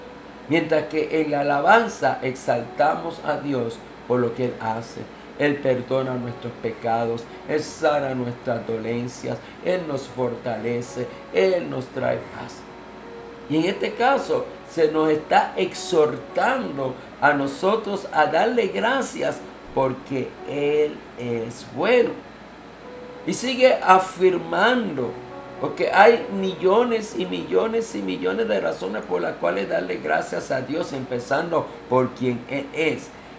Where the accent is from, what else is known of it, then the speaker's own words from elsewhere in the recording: Puerto Rico; y déjame decirte, yo soy boricua, ¿no? Y lamentablemente el boricua tiende a quejarse mucho